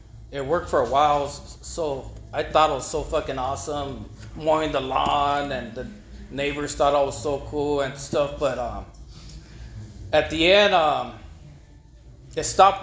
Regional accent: Los Angeles, California, United States; I tell them Sunset in Vermont and Hollywood, and raised in East LA. I'm actually Portuguese, so I'm not from Mexico.

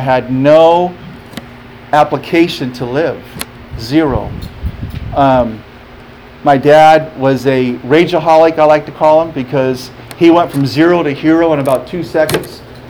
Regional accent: Guadalupe, Arizona, United States; I grew up in Guadalupe. Okay? So the first 12 years of my life, I'm a Caucasian kid in Guadalupe with an afro.

